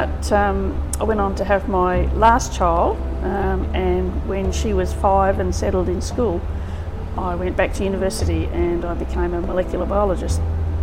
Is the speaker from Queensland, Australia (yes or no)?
no; Melbourne, Victoria, Australia; I grew up in Melbourne, one of four children.